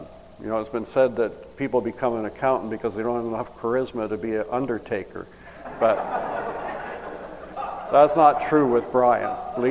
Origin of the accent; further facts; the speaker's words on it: Toronto, Ontario, Canada; I grew up in Toronto, went to Greenwood Gospel Chapel